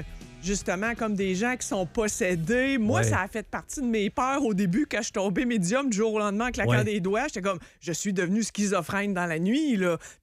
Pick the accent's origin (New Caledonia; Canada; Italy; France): Canada; Sainte-Foy, Quebec; c'est du région de Québec. J'ai grandi à Sainte-Foy. Okay, j'ai été aux États-Unis un petit peu aussi.